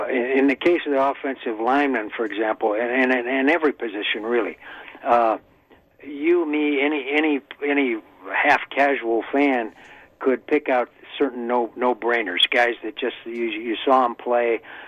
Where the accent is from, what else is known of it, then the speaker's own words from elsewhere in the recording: Ohio, United States; I have family that lives in Wisconsin, and I live very close to the border, and I grew up in Ohio, so I can truly say I'm objective